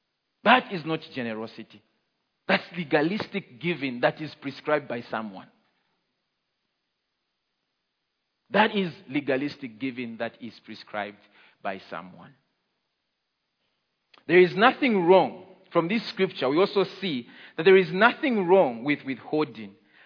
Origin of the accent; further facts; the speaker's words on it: Copperbelt, Zambia; English is a second language; It's not my language. I'm Tonga, but I grew up in the Copper Belt, so I speak more Bemba.